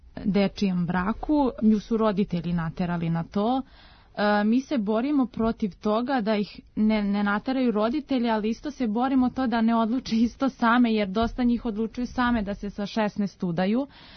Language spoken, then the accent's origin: Serbian; Belgrade, Serbia; mi smo dve iz Beograda.